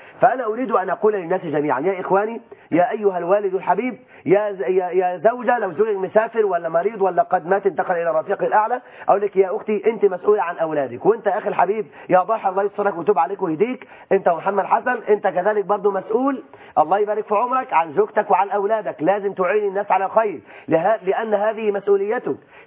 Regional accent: Mit Swed, Dakahlia, Egypt; وانا طفل صغير وانا في قريتي قريه ميت سويد،

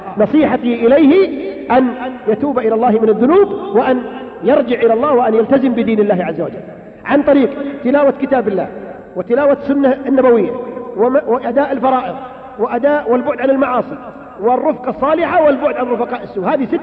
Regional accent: Abha, Asir, Saudi Arabia; هيا في ندوة عندنا في أبها

